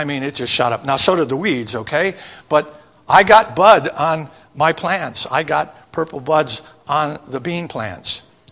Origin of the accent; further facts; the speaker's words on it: Indiana, United States; born there; I was born in Indiana. I expect I'll die in Indiana. I don't want to leave Indiana. I like it.